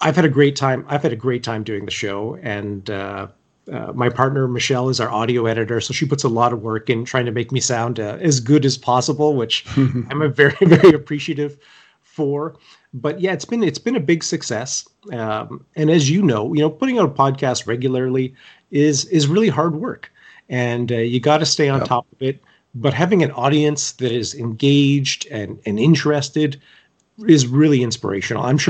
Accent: London, Ontario, Canada; Lucan, Ontario, very close to my hometown of London, Ontario.

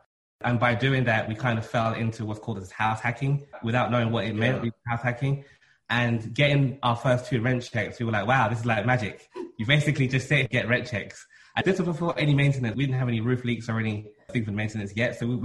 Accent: London, United Kingdom; I was born and raised in London

